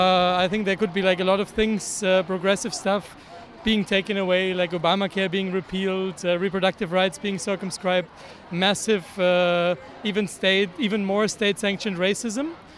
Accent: Germany; now in New York, United States; I'm from Germany doing my PhD here, or am here for my PhD in New York. and having lived all my life as a German

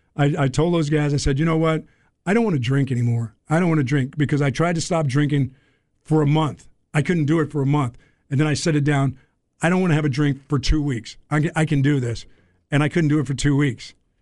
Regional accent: Pennsylvania, United States; as a kid growing up in Pennsylvania, that's what you did. You drank.

